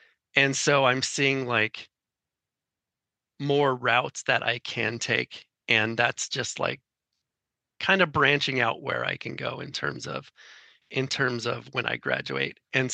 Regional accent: California, United States; moved away as an adult; now in Kansas City, United States; growing up in California, moving to Kansas City, Missouri, to get my first job at Hallmark Cards.

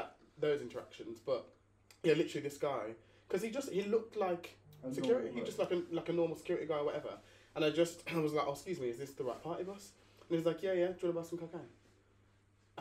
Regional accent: England, United Kingdom; And she's like, where are you from? I said, oh, I'm from England.

